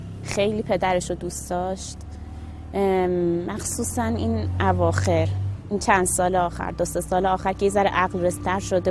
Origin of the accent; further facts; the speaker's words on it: Tehran, Tehran Province, Iran; born there; همسر شهید … متولد سال 1362 در تهران به دنیا اومدم.